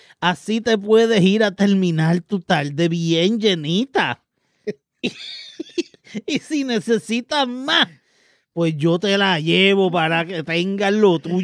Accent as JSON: {"language": "Spanish", "town": "Río Piedras", "region": "San Juan", "country": "Puerto Rico", "tie": "born or raised there", "also_born_or_lived": "New York", "said": "seré New Yorican, pero yo me crié en Río Piedras, May, en el área metro."}